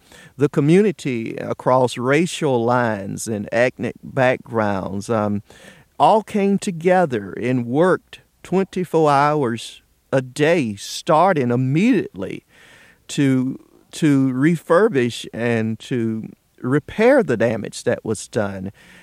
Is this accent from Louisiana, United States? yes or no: no; Roxboro, North Carolina, United States; born or raised there